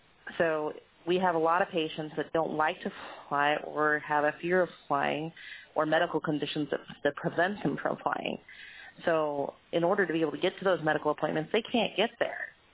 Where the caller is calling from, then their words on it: Hoonah, Alaska, United States; I'm calling from Hoona.